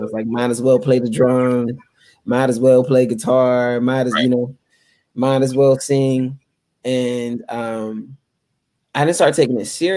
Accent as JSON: {"language": "English", "town": "Tallahassee", "region": "Florida", "country": "United States", "tie": "born or raised there", "said": "I'm from Tallahassee, Florida, raised down some dirt roads with some hardworking people. A lot of them are street evangelists."}